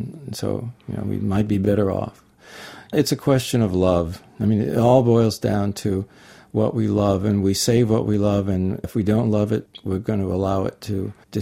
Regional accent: San Diego, California, United States; And I grew up in San Diego and went into the canyons of San Diego.

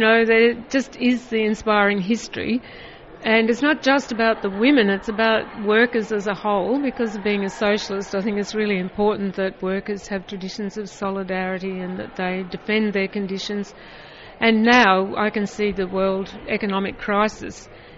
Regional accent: Melbourne, Victoria, Australia; I'm from Melbourne

